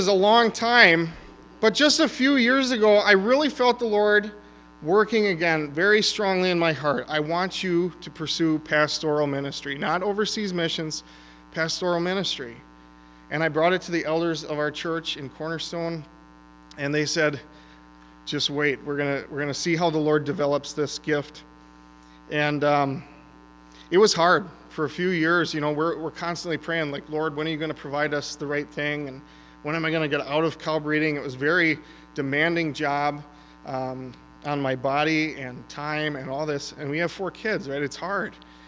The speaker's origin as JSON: {"language": "English", "region": "Wisconsin", "country": "United States", "tie": "born or raised there", "said": "being born and raised in Wisconsin, we like nature and wildlife, and I do some hunting and stuff"}